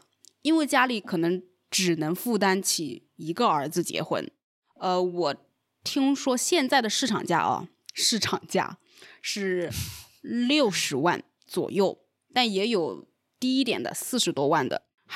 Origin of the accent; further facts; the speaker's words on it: Jiangxi, China; 因为我就是来自彩礼重灾区江西的。